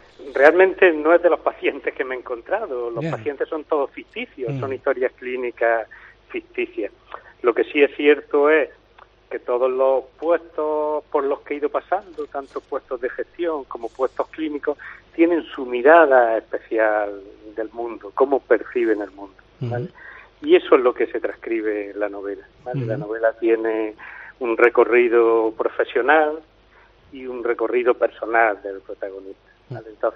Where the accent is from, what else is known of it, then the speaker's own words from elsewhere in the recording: Guadix, Andalusia, Spain; now in Málaga, Spain; Sí, de hecho yo vivo en Málaga, pero estoy vinculado a mi tierra, a mi pueblo, como no puede ser de otra forma. Y entonces la novela también se traduce, porque las vivencias personales del protagonista pues son recuerdos en los que se reconoce Guadix, ¿vale?